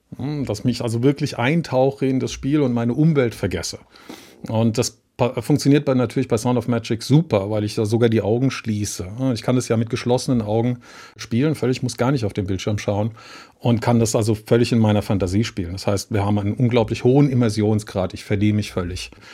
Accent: Mainz, Rhineland-Palatinate, Germany; Ich bin Mainzer, ja.

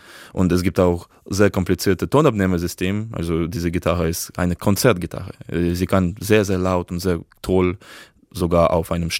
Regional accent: Krasnodar, Krasnodar Krai, Russia; German is a second language; Zuerst habe ich bei einem Privatlehrer in Krasnodar, also in meiner Heimatstadt in Russland, gelernt.

